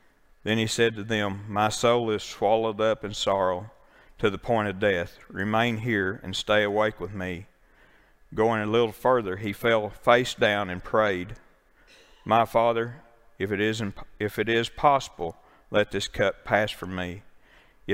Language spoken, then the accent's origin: English; Marlow, Oklahoma, United States; I was raised in Marlow. I graduated from Marlow High School.